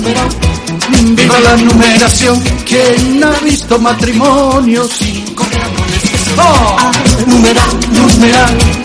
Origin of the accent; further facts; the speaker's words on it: Balearic Islands, Spain; Y eso es porque soy balear. Los mallorquines, mallorquinas, los baleares, las balearas, somos gente, gente cansada.